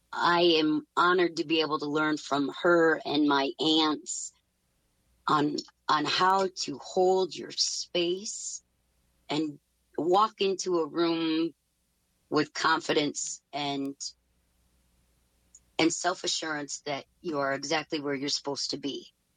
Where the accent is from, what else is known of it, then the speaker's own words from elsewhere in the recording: South Dakota, United States; I'm from South Dakota, so it's kind of like cowboy country.